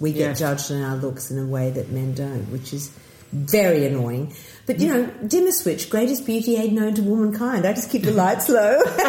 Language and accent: English; Australia; the boys I grew up with in Australia